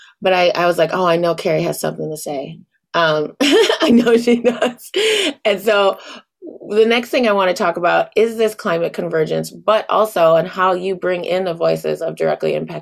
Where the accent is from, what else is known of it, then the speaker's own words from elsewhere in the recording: Flint, Michigan, United States; I'm from Flint, Michigan, and my city has had many struggles.